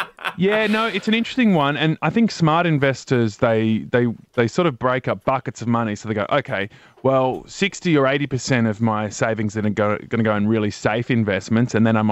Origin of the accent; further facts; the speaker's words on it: Sydney, New South Wales, Australia; I'm from Sydney.